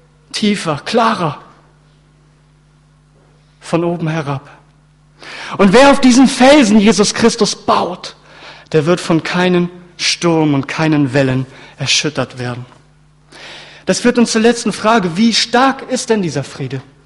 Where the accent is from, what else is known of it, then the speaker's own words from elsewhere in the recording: Lübeck, Schleswig-Holstein, Germany; Als ich frischer Christ war, und ich komme aus Lübeck, das heißt vom Meer, ich bin Norddeutscher